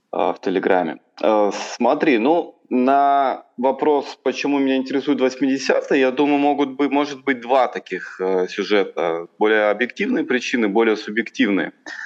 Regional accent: Primorsky Krai, Russia; Я родился в Приморском крае, жил на границе с Китаем.

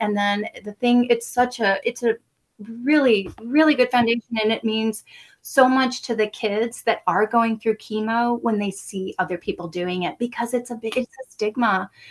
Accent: Midwest, United States; I grew up in the Midwest and all girls had long hair.

